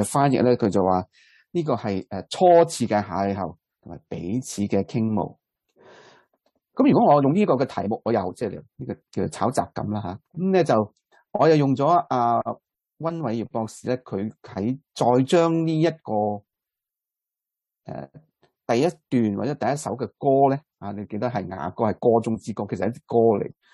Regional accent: China; 咁咧呢个咧就好似我哋中国人呢个唱山歌咁嘅

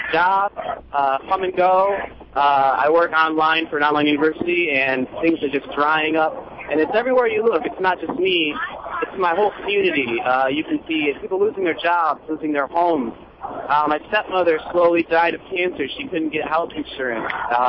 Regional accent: Muskegon, Michigan, United States; I'm from Muskegon, Michigan

